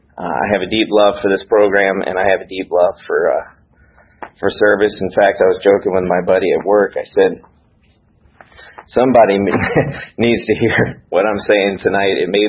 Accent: Marietta, Georgia, United States; I am from East Cobb, over in North Marietta, East Marietta area. I was born and raised.

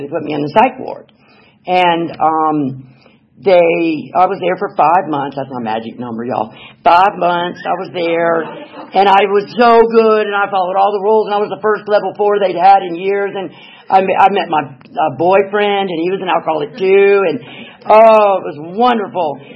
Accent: Atlanta, Georgia, United States; born there; So I was born in Atlanta in Piedmont Hospital.

